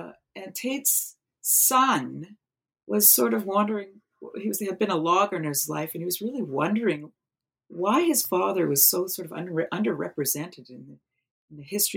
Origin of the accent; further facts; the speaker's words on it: Atlantic Canada, Canada; growing up in the East Coast of Canada, I was also immersed through family connections and community connections in folk music and oral music making.